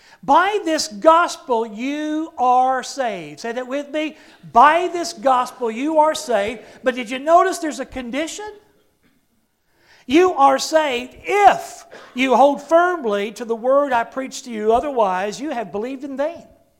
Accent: Oklahoma City, Oklahoma, United States; for bombing the Oklahoma City Federal Building, my home state, my hometown, killing 168 people, including 19 children. This building was located just a few blocks from where I was born many, many, many moons ago.

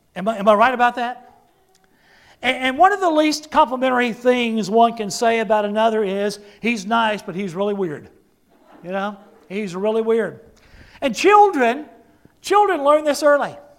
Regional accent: Oklahoma, United States; also born or lived in Texas; I was born and raised in Oklahoma. And at that time, I was preaching in Texas.

